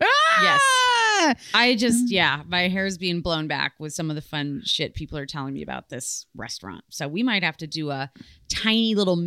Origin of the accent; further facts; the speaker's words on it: Netherlands; only available in the Netherlands, my home country